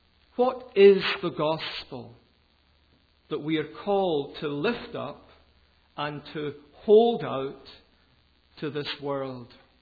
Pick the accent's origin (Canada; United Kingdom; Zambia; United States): United Kingdom; Glasgow, Scotland; accent: Educated Glasgow; I hope my accent isn't a distraction for some of you who haven't heard it before. It's called Educated Glasgow, in case you're wondering.